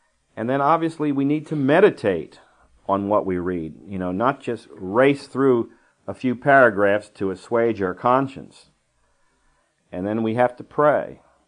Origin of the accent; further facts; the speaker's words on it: Washington, District of Columbia, United States; but I was raised in Washington, D.C., so I can say this and speak from experience.